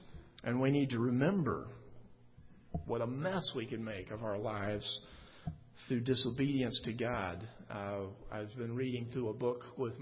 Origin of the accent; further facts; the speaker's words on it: Birmingham, Alabama, United States; This is my dad here in the red shirt, and the house that I grew up in Birmingham, Alabama.